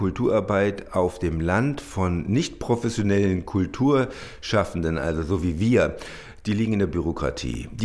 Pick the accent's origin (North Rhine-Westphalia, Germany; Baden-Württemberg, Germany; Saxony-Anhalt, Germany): North Rhine-Westphalia, Germany; Düsseldorf; now in Niederurff, Germany; Ich wohne seit 35 Jahren hier in Niederurf. Ich habe einen Migrationshintergrund. Ich komme aus dem Rheinland, bin dort in Düsseldorf geboren und aufgewachsen, habe dort auch studiert und habe dann meine Ausbildung in Marburg abgeschlossen